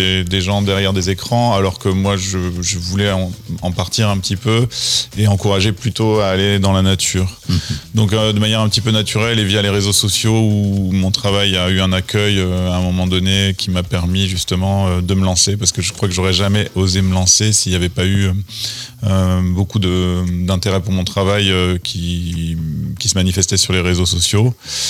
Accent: Marambat, Occitanie, France; also born or lived in Auch; Et j'ai grandi à la campagne près de Vic-Fezensac, à Marambat

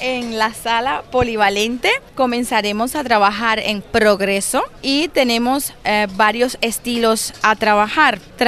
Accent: Havana, Cuba; now in Spain; Vengo de Cuba, de La Habana, y actualmente vivo en España.

